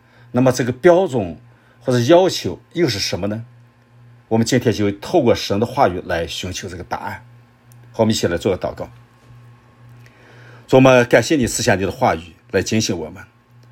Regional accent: China; 说到娶亲，我们中国人有一个习俗

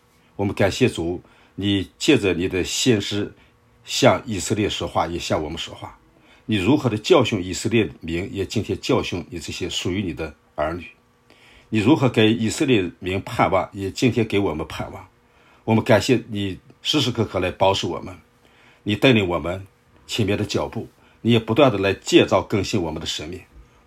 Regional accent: China; 我们中国人的习惯正面是南面啊

